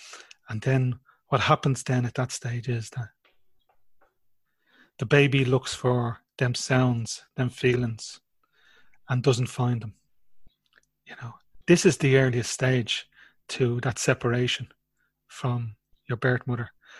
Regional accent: Ballinasloe, County Galway, Ireland; born there; So you could imagine the Ireland of that day, you know. I was born in Ballinasloe Hospital.

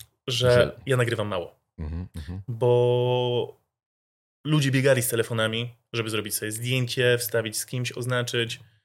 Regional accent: Łódź Voivodeship, Poland; ja też jestem z Łodzi. To jest... Jakby kocham, znaczy jestem spod Łodzi, ale mieszkam obecnie w Łodzi, kocham to miasto

